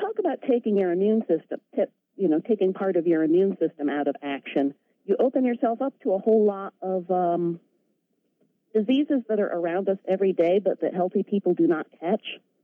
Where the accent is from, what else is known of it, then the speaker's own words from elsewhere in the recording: United States; I'm an American who has done a lot of work fighting for access to health care